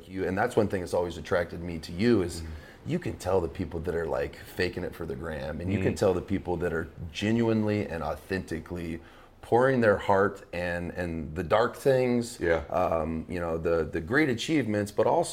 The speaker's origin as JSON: {"language": "English", "town": "Baton Rouge", "region": "Louisiana", "country": "United States", "tie": "born or raised there", "also_born_or_lived": "Indiana", "said": "But I was born in Indiana. And age two, moved down to Baton Rouge, Louisiana, and literally was like thrust into African-American sports"}